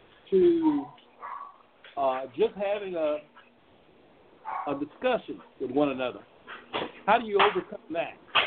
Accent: Huntsville, Alabama, United States; I'm from Alabama, by the way, Huntsville.

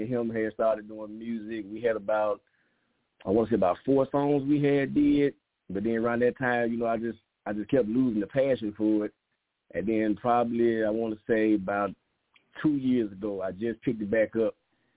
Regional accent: Mississippi, United States; now in Atlanta, United States; Growing up in Mississippi was fun. You know, I grew up in a little small town, you know, back there in the back in them country bushes, but it was fun.

